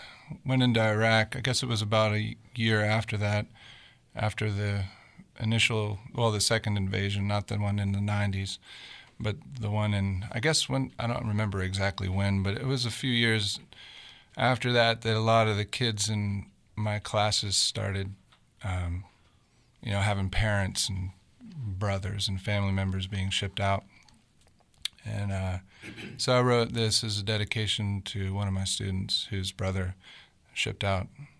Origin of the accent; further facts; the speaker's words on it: Pittsburgh, Pennsylvania, United States; Well, I mean, I grew up in Pittsburgh